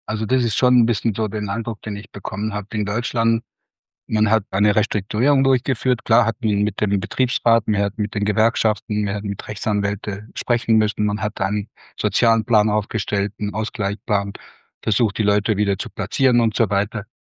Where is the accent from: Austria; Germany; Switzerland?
Switzerland; Und dann bin ich wieder in die Schweiz zurückgekommen und hatte auch eine andere Kultur wiedergefunden. Also ich bin ja selber Schweizer